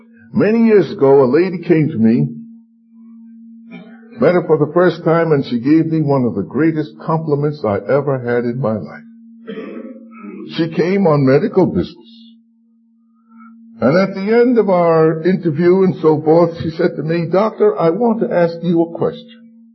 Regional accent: New York City, New York, United States; When I grew up in New York City, and I mentioned it to the folks last night, if by midnight you had not completed your food shopping, you would starve until Monday morning.

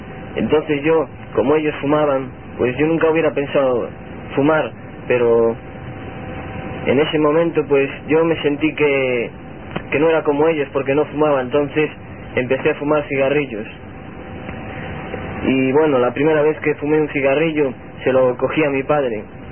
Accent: Spain; soy un joven que tengo 19 años y soy de España. Yo nací en un hogar normal, un hogar de obreros

